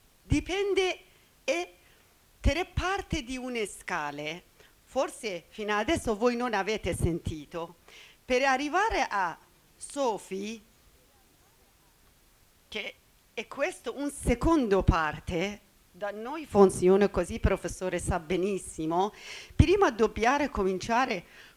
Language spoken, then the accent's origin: Italian; Iran; Italian is a second language; now in Italy; vengo dall'Iran.